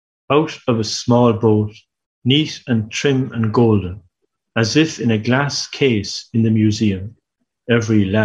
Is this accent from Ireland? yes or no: yes; Ireland; I was thinking that these new immigrants are as much Irish as we are, because as I say, we all immigrated into the island at some stage.